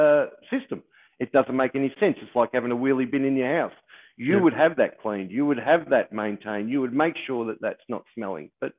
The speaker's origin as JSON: {"language": "English", "town": "Melbourne", "region": "Victoria", "country": "Australia", "tie": "born or raised there", "said": "I live in Melbourne. Growing up in Melbourne"}